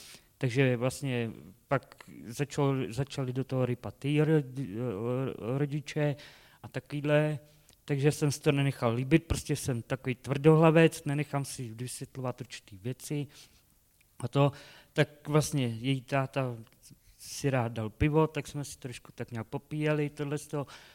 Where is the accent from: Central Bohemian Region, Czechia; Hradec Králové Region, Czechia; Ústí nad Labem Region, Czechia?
Ústí nad Labem Region, Czechia; Most; pocházím z Mostu.